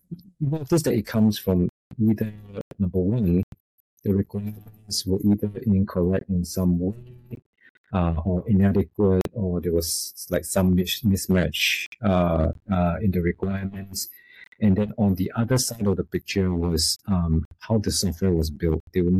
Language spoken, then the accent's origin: English; Singapore; accent: Singaporean; now in California, United States; And if you're wondering about my accent, I'm originally from Singapore. I currently live in the U.S. in the West Coast in California, but I'm originally from Singapore. So if I sound weird, it's the Crazy Rich Asian accent.